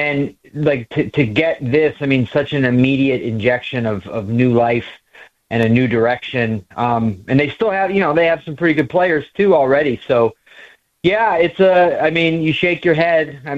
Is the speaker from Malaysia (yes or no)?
no; Cleveland, Ohio, United States; the whole thing with Luka went down in my hometown in Cleveland.